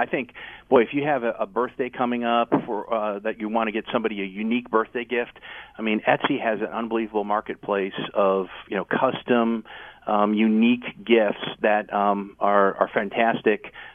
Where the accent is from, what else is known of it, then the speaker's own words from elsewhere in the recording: Green Bay, Wisconsin, United States; Quite different than, you know, my hometown of Green Bay, Wisconsin, where, you know, you don't see those types of trees there.